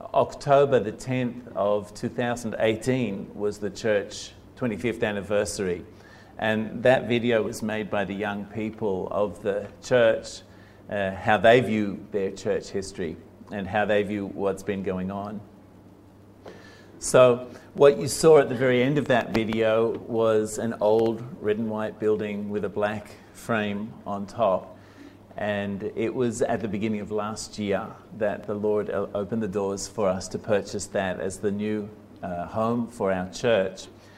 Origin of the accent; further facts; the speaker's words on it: Sydney, New South Wales, Australia; now in Japan; I grew up in Sydney